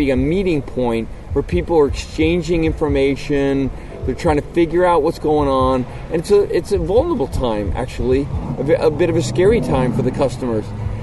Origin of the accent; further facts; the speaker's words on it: United States; it was all always kind of like a little sad as an American.